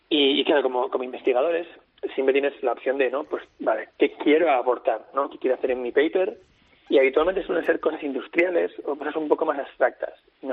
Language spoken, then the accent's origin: Spanish; Bilbao, Basque Country, Spain; De Bilbao.